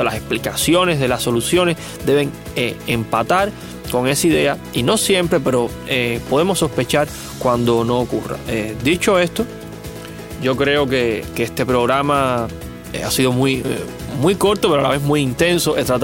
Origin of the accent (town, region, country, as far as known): Cuba